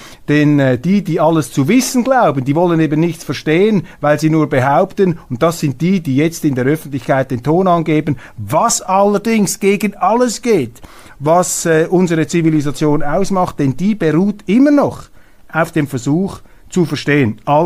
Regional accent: Switzerland; Und deshalb ist die Aufgabe, ist es unser Auftrag als Schweizer heute, diese Schweiz zu leben

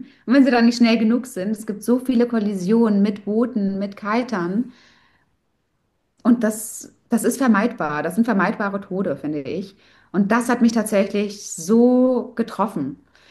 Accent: North Rhine-Westphalia, Germany; now in Soma Bay, Egypt; Ich komme aus Deutschland, aus der Nähe von Köln tatsächlich. Und bin jetzt aber seit 3 Jahren aus Deutschland raus und wohne mittlerweile in Somer Bay, also 40 Kilometer südlich von Ogala

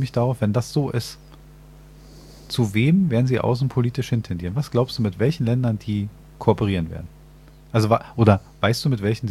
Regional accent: Berlin, Germany; Als Berliner wissen wir das sehr genau.

